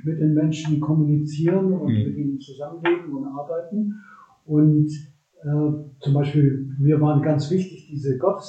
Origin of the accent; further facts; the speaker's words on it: Neuendettelsau, Bavaria, Germany; ich komme aus Neu-Dettelsau in Mittelfranken.